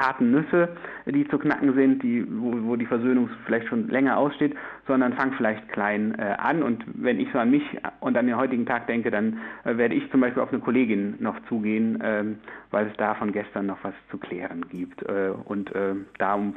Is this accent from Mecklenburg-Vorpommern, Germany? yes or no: no; North Rhine-Westphalia, Germany; in der Pfarrkirche, wo ich groß geworden bin, sozusagen, das ist im Siegerland